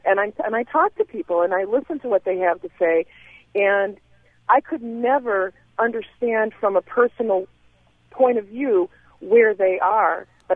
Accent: Ann Arbor, Michigan, United States; now in Lansing, United States; I grew up in Ann Arbor, Michigan, which is where University of Michigan is, and it's a fairly, I grew up in a fairly nice neighborhood and everything, and I moved to Lansing to teach.

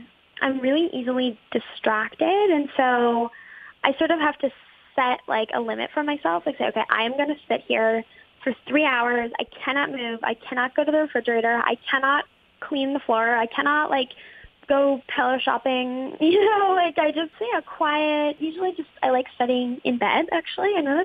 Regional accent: Detroit, Michigan, United States; I'm from Metro Detroit, and just all of us coming together to make a positive difference is it just makes me smile.

